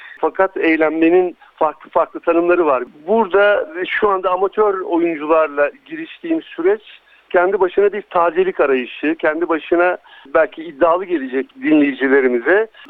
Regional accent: Elazığ, Turkey; born there; Burada bir senedir bulunuyorum. Daha önce Londra'daydım. Elazığ doğumluyum ben.

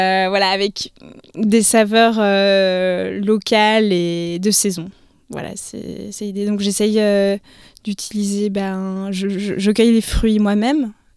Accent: Lyon, Auvergne-Rhône-Alpes, France; also born or lived in Bordeaux; je viens de Lyon, mais j'ai habité à Bordeaux

